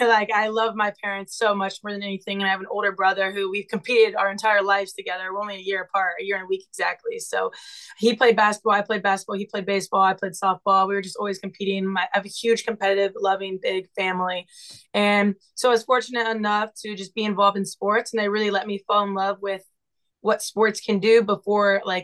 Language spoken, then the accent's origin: English; Westville, Ohio, United States; I'm a junior from Westville, Ohio, only about 25 minutes away. Born and raised in Ohio